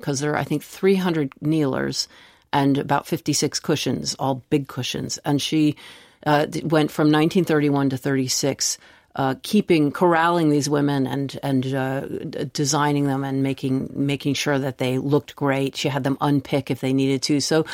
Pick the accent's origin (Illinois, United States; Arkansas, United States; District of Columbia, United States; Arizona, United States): District of Columbia, United States; Washington; the one where I grew up in Washington, D.C., trying all the doors to see if I could get up into the locked bits